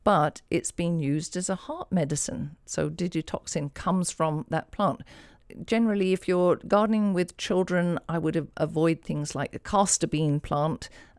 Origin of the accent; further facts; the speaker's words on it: England, United Kingdom; the first time I saw a Venus flytrap was in the wild when I was growing up in England